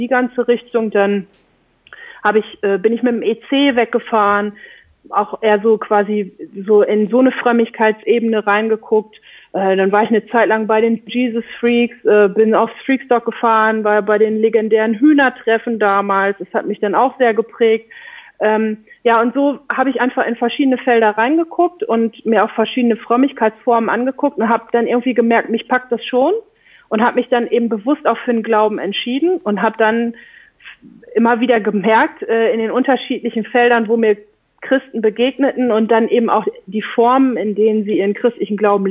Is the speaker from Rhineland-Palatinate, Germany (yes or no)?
no; Lower Saxony, Germany; Das ist absolut korrekt und ich bin halt zugezogen. Deswegen hört man das in meiner Aussprache nicht. Ich komme gebürtig aus Ostfriesland.